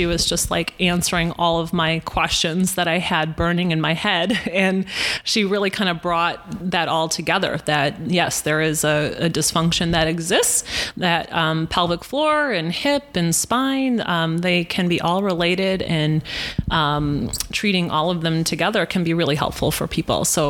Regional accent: Rockford, Illinois, United States; now in Milwaukee, United States; I'm originally from Rockford, and pretty much all of my friends growing up ended up in Chicago, and I think if it wasn't for me meeting my husband, I'd probably be back in Illinois

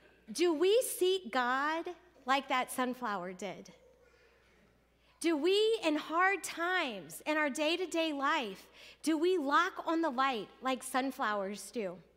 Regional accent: Louisiana, United States; But this is a Louisiana oak, a southern oak, that they're everywhere in my home state.

